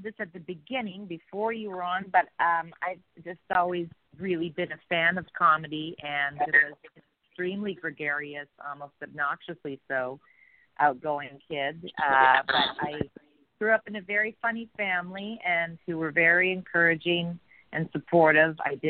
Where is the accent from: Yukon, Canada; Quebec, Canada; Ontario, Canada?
Ontario, Canada; Toronto; He also did some time at the comedy Yuck Yucks up in Toronto, my hometown.